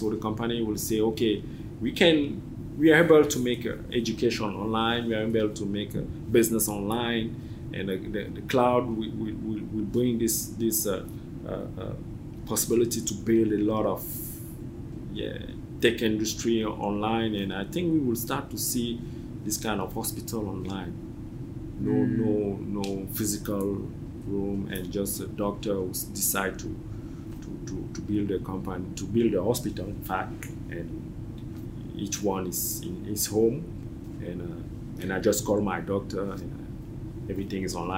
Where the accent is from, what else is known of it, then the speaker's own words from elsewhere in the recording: Cameroon; born there; You know, I come from Africa. I was born in Cameroon